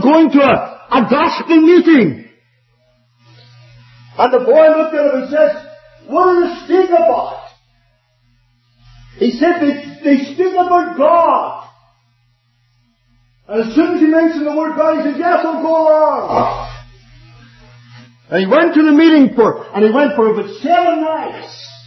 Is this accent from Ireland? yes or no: yes; Ireland; And then I told her I was from Ireland. Should have picked that up anyway, I'm sure.